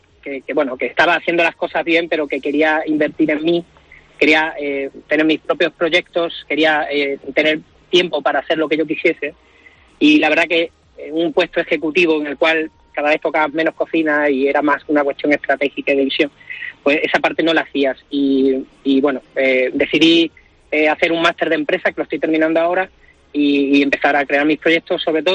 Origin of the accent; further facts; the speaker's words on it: Spain; siendo español